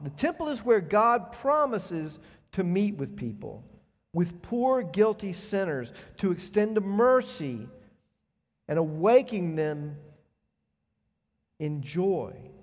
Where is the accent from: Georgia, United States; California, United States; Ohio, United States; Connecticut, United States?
Georgia, United States; Atlanta; I grew up in the South, grew up in Atlanta, Southern Baptist area